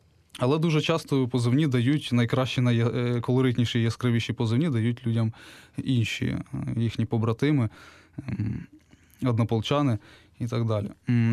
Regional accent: Kryvyi Rih, Dnipropetrovsk Oblast, Ukraine; я сам з Кривого Рогу

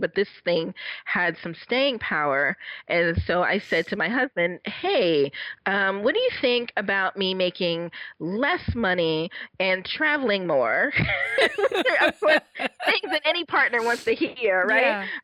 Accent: Newark, New Jersey, United States; born there; And I was born in Newark in 1970. So turning 50 in a few months.

